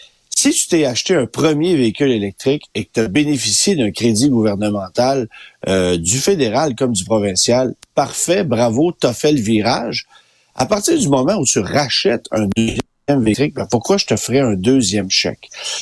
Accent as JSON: {"language": "French", "region": "Quebec", "country": "Canada", "said": "chez nous, au Québec"}